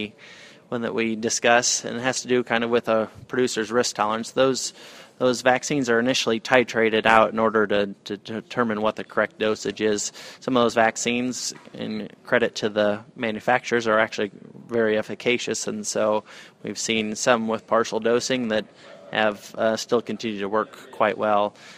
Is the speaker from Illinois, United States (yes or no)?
yes; Illinois, United States; I grew up in Northwest Illinois and raised on a pig farm and feedlot cattle.